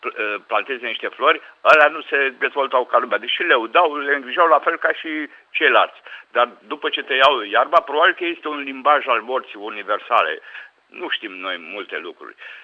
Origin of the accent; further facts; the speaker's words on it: Banat, Romania; eu sunt din Banat de aici